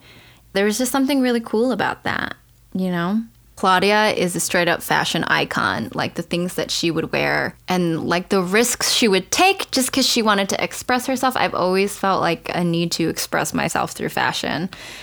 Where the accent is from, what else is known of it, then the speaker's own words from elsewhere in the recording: Detroit, Michigan, United States; moved away as an adult; I'm Korean American. I'm from the Metro Detroit area, and I've lived in California for almost, 8, 9 years now.